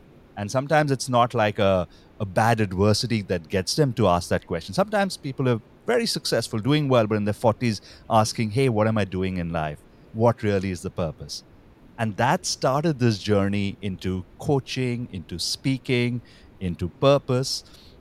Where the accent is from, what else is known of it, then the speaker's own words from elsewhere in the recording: India; So I grew up in India, and in business school in India, honestly, I wasn't very sure what I wanted to do.